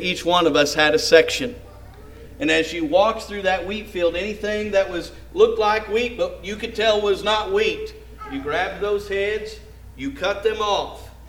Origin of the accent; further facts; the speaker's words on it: Kansas, United States; I've told you this before, growing up in Kansas on a wheat farm, you think about that wheat as it grows and it gets towards harvest.